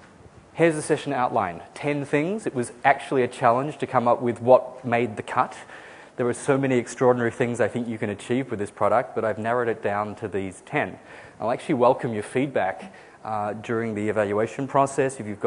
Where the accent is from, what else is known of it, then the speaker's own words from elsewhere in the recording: Australia; now in United States; I am Australian. I've been living in the US for the past 4 years, so my accent is a little confused.